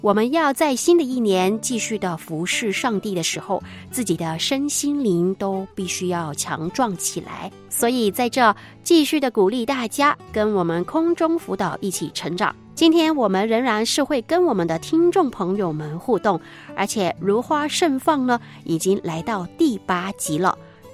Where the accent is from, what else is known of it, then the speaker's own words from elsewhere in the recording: China; 下个礼拜就是我们中国人非常重视的节日，农历新年呢要快到了。